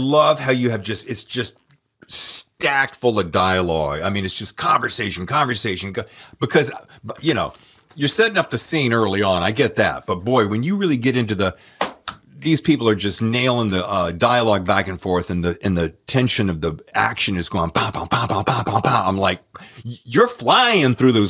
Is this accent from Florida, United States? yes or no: no; Winston-Salem, North Carolina, United States; and then you get up in Carolina, which is, I'm from Winston-Salem.